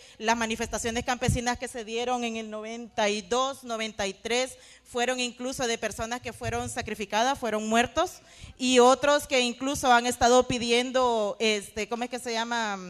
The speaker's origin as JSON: {"language": "Spanish", "country": "Honduras", "said": "reciban de parte de mi pueblo hermano Honduras un abrazo caluroso para el pueblo mexicano"}